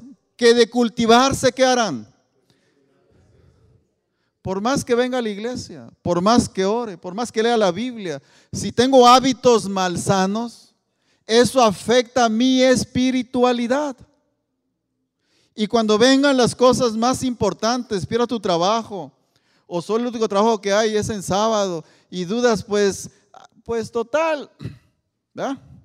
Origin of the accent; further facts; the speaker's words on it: Oaxaca, Mexico; O sea, que soy de Oaxaca, somos muy emocionales y somos muy enamoradizos, ¿verdad?